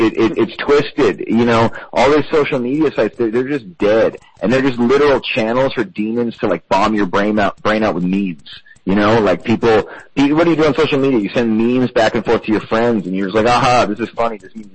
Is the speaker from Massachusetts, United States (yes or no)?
yes; Massachusetts, United States; I'm from Massachusetts. I'm a liberal.